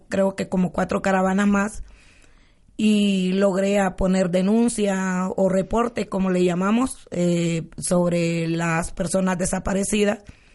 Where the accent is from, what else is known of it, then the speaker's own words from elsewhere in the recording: Tegucigalpa, Francisco Morazán, Honduras; De Tegucigalpa, Honduras. Tegucigalpa. Ajá, somos originarios de Honduras.